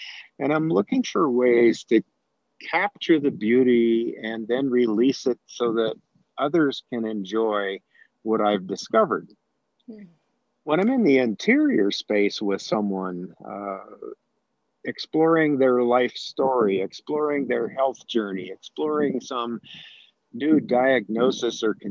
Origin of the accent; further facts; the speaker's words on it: Midwest, United States; also born or lived in California; I grew up in the Midwest after being born in California.